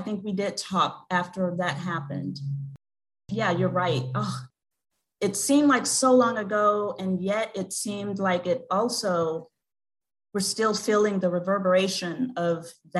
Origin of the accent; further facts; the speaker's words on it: Austin, Texas, United States; it's why when anyone asks … where are you from? And I say, Austin, Texas.